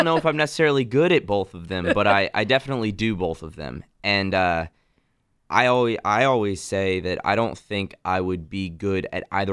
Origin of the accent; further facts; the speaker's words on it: Nashville, Tennessee, United States; Growing up in Nashville, my parents used to own a bar restaurant down there, and I used to get on stage.